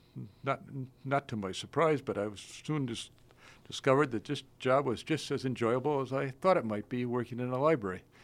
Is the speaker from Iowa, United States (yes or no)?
no; Minnesota, United States; I got interested in Africa growing up in Minnesota, and part of it was just hating the winters